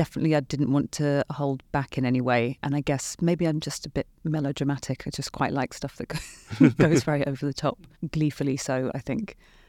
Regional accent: England, United Kingdom; now in United States; And yeah, like I said, I'm English and Veronica, she's Polish.

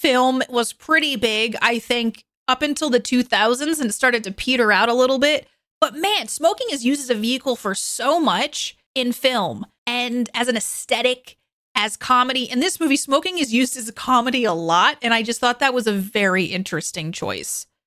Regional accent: New York City, New York, United States; They are talking about New York City. I grew up in New York, and how they want to go to the beach. And they're like, we go to Jones Beach, which I grew up near Jones Beach.

